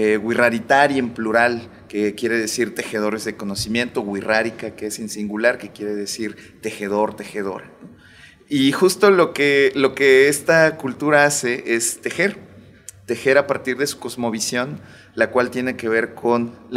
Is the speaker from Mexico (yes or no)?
yes; Mexico; esta cultura, esta tradición que desde hace cientos de años en nuestro territorio forma parte de nuestra identidad cultural como personas mexicanas.